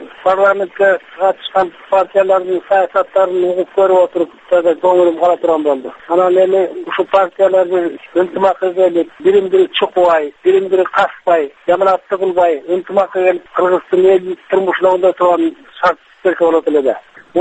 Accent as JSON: {"language": "Kyrgyz", "region": "Talas Region", "country": "Kyrgyzstan", "said": "Мен Талаштан келгем"}